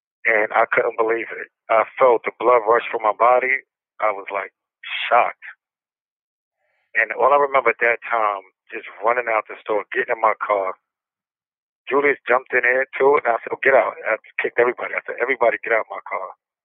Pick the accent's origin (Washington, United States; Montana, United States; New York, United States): New York, United States; Brooklyn; Yes, I grew up in Brooklyn, New York, and with my mother, father, and my two older brothers.